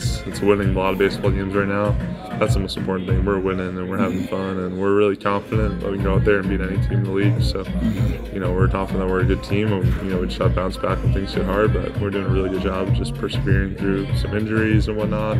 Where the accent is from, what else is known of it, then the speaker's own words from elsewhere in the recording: New York, United States; I'm from New York.